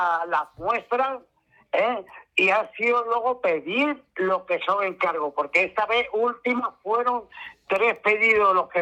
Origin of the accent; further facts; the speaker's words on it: Cádiz, Andalusia, Spain; now in Madrid, Spain; De ser, soy de Cádiz.